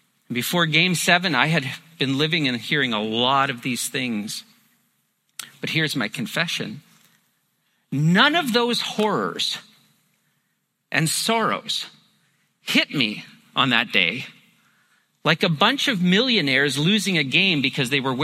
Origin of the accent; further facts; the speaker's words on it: Ontario, Canada; I've been a Jays fan since a kid in the growing up in Ontario